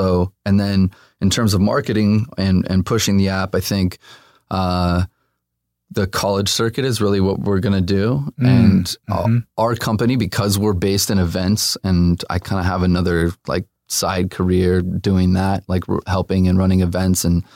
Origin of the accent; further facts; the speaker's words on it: Los Angeles, California, United States; Yeah, I grew up here, born and raised, my sister and I. I was born in Burbank, so I've lived all over now. I lived in Marina Del Rey for a while, Hollywood Hills, Studio City. I'm an LA native for sure.